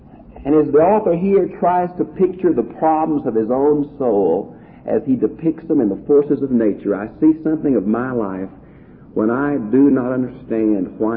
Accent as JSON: {"language": "English", "town": "Houston", "region": "Texas", "country": "United States", "said": "I have lived out here that long, I guess, but I'm from Houston, and I have certainly seen the hurricanes."}